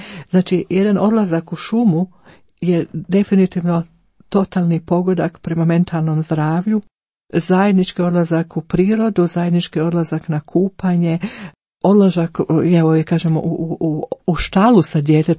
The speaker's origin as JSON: {"language": "Croatian", "country": "Croatia", "moved": "yes", "said": "Kod nas u Hrvatskom imamo specijalne dućane sa bosovom odjećom za djecu. Ja živim u zapadnom svijetu 21 godinu"}